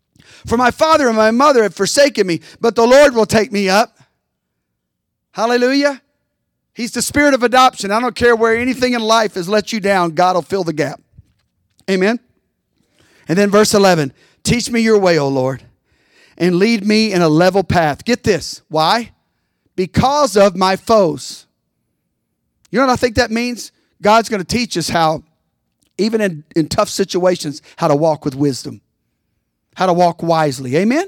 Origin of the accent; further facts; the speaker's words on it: United States; In times past, growing up in America, I could never relate to that.